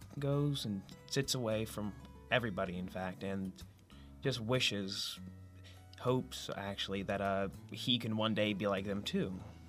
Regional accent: Pittsburgh, Pennsylvania, United States; I'm from Garfield.

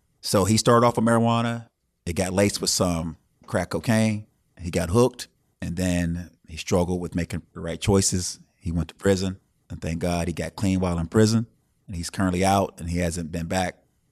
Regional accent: Youngstown, Ohio, United States; I'm from Youngstown, Ohio. It's a little small town in eastern Ohio. Love the town. My childhood was nice.

